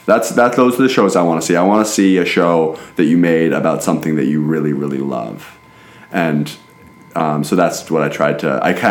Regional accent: Portland, Oregon, United States; I'm from Portland, Oregon.

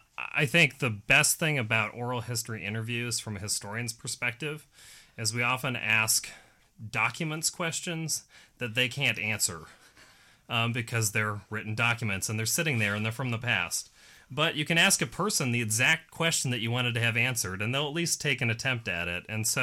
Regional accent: Montana, United States; because I grew up in Montana and I drove by a lot of mines or went into them.

